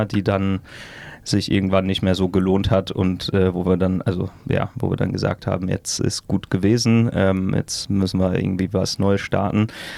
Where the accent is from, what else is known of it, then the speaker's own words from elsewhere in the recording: North Rhine-Westphalia, Germany; now in Berlin, Germany; Ich komme aus der Nähe von Münster. So ein Dorf, was die meisten Münsteraner auch nicht kennen, deswegen sagen wir einfach Münster. Und bin dann vor ein paar Jahren, ich glaube 5 Jahre sind es her, nach Berlin gezogen.